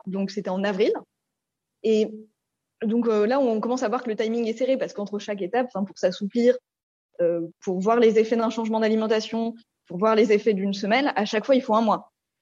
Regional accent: Paris, Île-de-France, France; Si, on est de Paris. On est de Paris et on aurait bien voulu partir de Paris, mais on n'était pas prêts.

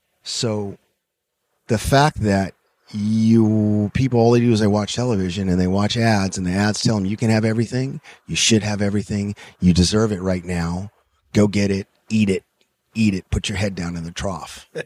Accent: Los Angeles, California, United States; And growing up in Los Angeles, you're kind of, at least when I grew up, you're very well acquainted with riots

